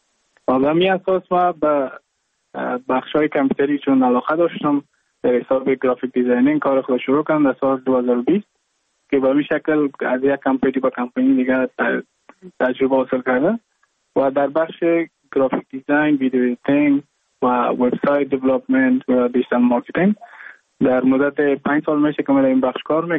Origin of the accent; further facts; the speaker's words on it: Mazar-i-Sharif, Balkh, Afghanistan; now in Goa, India; از مزار شریف هستم، از قریه شیرآباد که از قریه درفتاده مزار شریف بخش میباشم. که ما در سال 2019 ماه جون به هندوستان آمدم